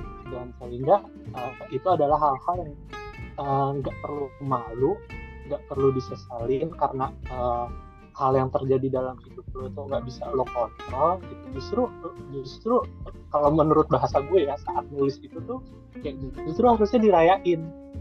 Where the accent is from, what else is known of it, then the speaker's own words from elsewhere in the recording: Lampung, Indonesia; Karena kan gue asli Lampung, kelahiran Lampung.